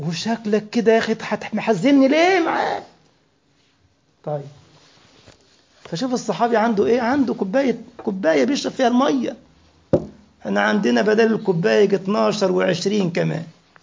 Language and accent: Arabic; Egypt; سد الحنك أكل كده كان عندنا في مصر